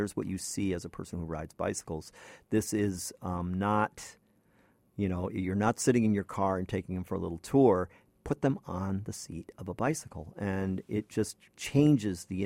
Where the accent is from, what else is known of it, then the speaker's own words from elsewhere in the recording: Ledyard, Connecticut, United States; And I grew up down in Ledyard, so I was very aware of that.